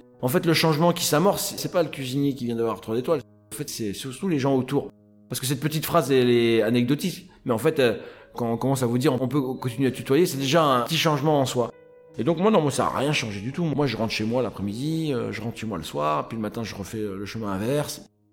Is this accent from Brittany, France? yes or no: yes; Brittany, France; Donc je suis breton, ça je le revendique, hein, haut et fort